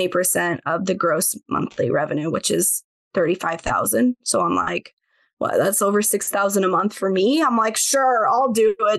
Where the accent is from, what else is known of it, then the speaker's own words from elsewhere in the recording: Iowa, United States; We're both from Iowa, live 2 hours apart from each other.